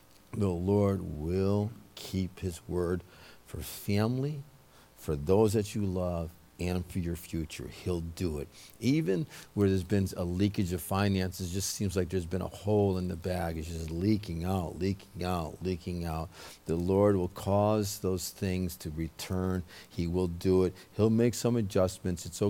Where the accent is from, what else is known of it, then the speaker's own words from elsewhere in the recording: New England, United States; There's things in my nature, because I'm from New England, New York.